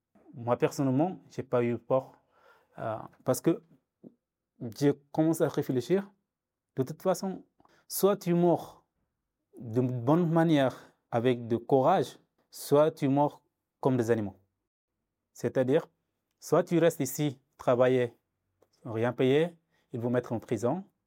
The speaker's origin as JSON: {"language": "French", "country": "Sudan", "second_language": "French", "moved": "yes", "said": "Est-ce que je rentre chez moi au Soudan et vivre sous la menace et la guerre?"}